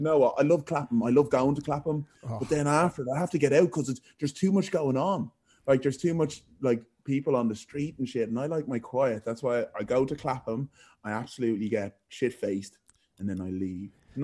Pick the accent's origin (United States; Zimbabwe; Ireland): Ireland; Clonsilla, Leinster; moved away as an adult; now in England; So it's beside Blanchardstown. So, yeah, I grew up in Clonsilla, lived there until I was 19, and then I moved to England to play football